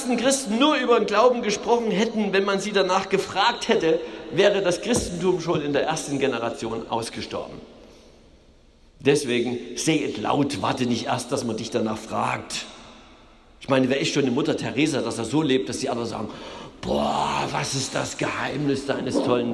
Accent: East Germany, Germany; Ich bin in der DDR aufgewachsen, ich habe 30 Jahre in diesem großen Gefängnis zugebracht, so empfand ich dieses Land.

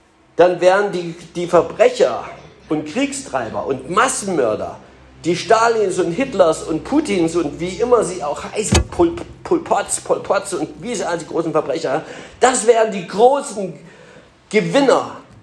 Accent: Saxony, Germany; Es stimmt einfach nicht, obwohl ich Italien mag, ich bin ein Sachse oder ich bin auch ein Deutscher.

